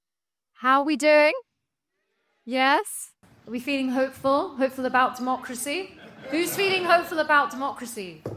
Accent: London, United Kingdom; born there; I'm Sikh Punjabi. My parents are immigrants from the British Kenya and India, and I was born in London.

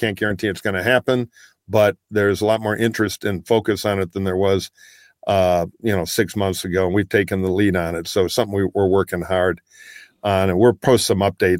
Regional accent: Detroit, Michigan, United States; You know, I grew up in Detroit around the car business, and I'm too old to learn Chinese.

